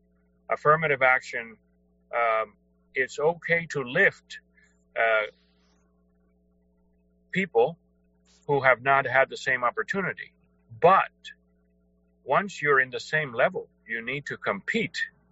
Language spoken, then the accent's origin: English; Cuba; now in United States; So I came from Cuba, and I have a very vivid memory of what big government was.